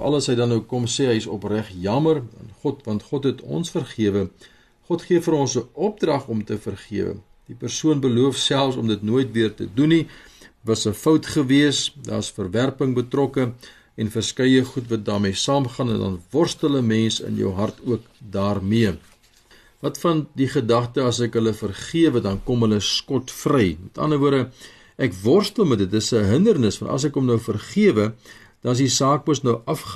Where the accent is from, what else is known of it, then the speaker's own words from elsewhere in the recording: Pretoria, Gauteng, South Africa; now in Cape Town, South Africa; Ek kom van Pretoria, my pa bly in die Kaap.